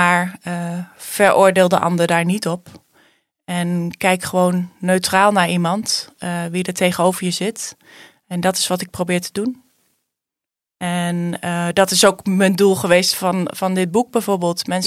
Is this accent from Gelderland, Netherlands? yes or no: yes; Nijmegen, Gelderland, Netherlands; born there; Ik ben in Nijmegen geboren. En uit een gezin van 5 kinderen.